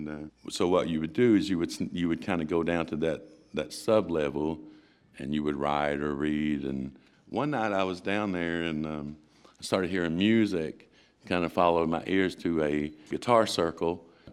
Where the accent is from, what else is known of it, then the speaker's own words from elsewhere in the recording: Kentucky, United States; Growing up in Eastern Kentucky, I'd seen people with guitars and just playing and picking and flat picking and that sort of thing.